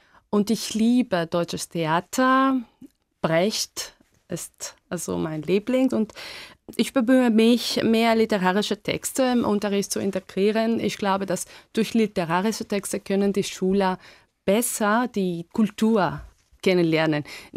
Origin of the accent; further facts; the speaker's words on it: Athens, Attica, Greece; born there; German is a second language; ich komme aus Griechenland. Ich bin in Athen geboren im Jahr 1975